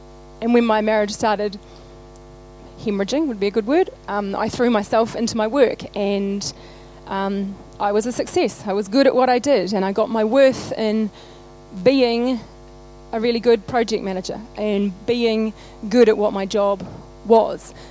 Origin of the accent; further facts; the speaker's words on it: Rangiora, Canterbury, New Zealand; also born or lived in Wellington / Auckland / London / Los Angeles; so I'm from Rangiora, obviously. This is my home church from when I was about 20. I'm now 36. And a few years ago, after living Wellington, Auckland, London, LA for work